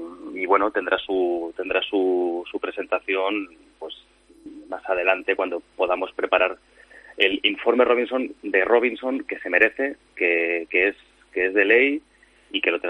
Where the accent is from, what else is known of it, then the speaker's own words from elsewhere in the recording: Spain; de nosotros como país, como españoles